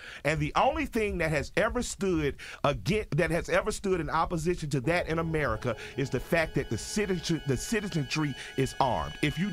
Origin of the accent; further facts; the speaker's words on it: United States; I will die defending that right because I am an American.